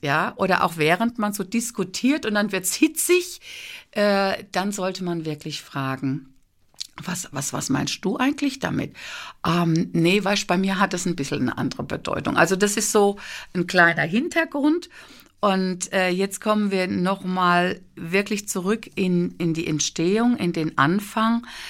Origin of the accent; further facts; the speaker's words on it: South Africa; Ich bin in Südafrika geboren, ich bin groß geworden. Ich habe hier Sprachgebräuche, auch im Englischen in dem Fall.